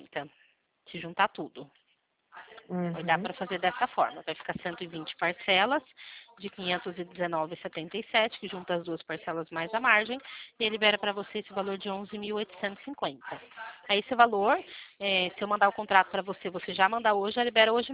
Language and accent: Portuguese; Limeira, São Paulo, Brazil; Eu sou aqui de Limeira, interior de São Paulo.